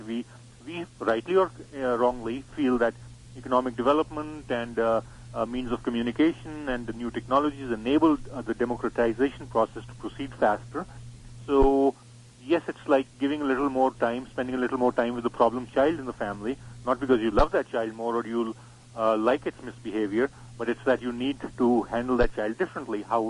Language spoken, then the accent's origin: English; Pakistan; even though I'm from Pakistan